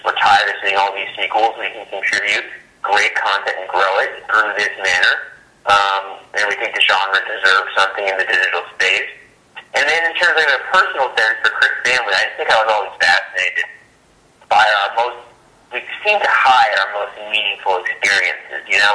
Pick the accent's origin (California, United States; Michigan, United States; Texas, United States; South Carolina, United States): California, United States; Los Angeles; So first off, I'm from Los Angeles, California. I love L.A. I'm like the biggest L.A. homer in the world.